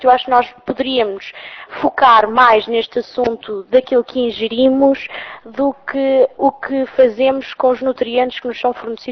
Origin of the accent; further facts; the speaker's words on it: Vila Franca de Xira, Lisbon, Portugal; Em Vila Franca, que é da terra de onde eu sou